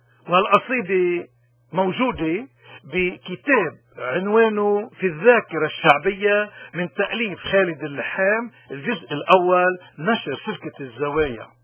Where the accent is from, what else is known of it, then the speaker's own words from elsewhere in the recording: Lebanon; ونحن منا ابدا بلبنان او بالاغتراب كلبنانيين بجزر عايشين